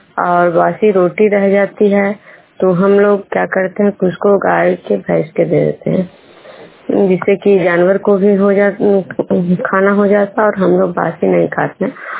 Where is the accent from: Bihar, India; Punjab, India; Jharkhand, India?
Bihar, India; Khajra; मैं विष्णुपुर ग्राम खजरा पंचायत नालंदा जिला नवनेश्वर प्रखंड के निवासी हूँ।